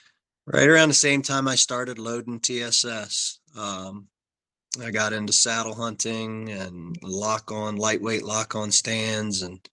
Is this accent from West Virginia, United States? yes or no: yes; West Virginia, United States; I'm from West Virginia. I lived there pretty much all my life, hunting up and down the East Coast. And 2 years ago, I moved out to Missouri and live in the middle of the Ozarks.